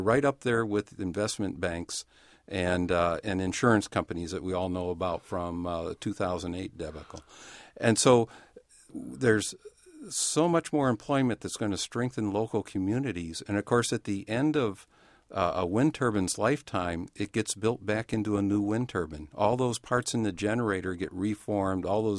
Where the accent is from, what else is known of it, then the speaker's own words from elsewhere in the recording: Detroit, Michigan, United States; this was built in Detroit, and I'm a Detroit native. I was born in Detroit, so that tends to also feed into wanting a car manufactured there.